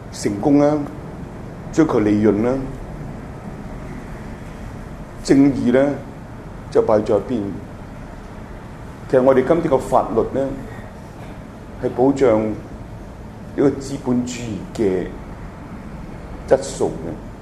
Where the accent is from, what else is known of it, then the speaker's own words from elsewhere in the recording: Hong Kong; 其实我们香港人都是50步笑100步而已